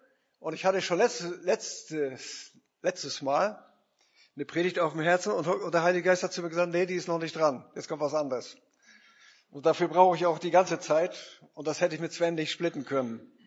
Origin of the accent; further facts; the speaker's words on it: Lauenburg, Schleswig-Holstein, Germany; Lauenburg, das ist ja meine Heimatstadt hier